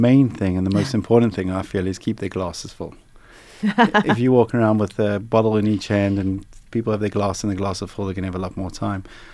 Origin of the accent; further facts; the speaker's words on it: Johannesburg, Gauteng, South Africa; now in New York, United States; So I'm from Johannesburg originally. I've been in New York 20 plus years. I've been in the States about 25 years now.